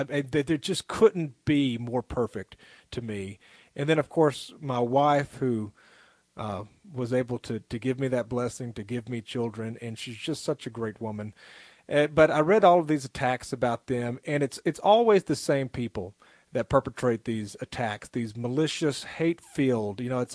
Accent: the South, United States; But I'm a Christian. I'm a Southerner.

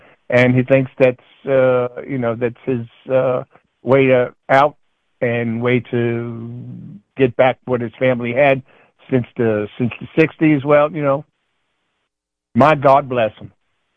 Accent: New York, United States; I'm from New York. I'm Catholic.

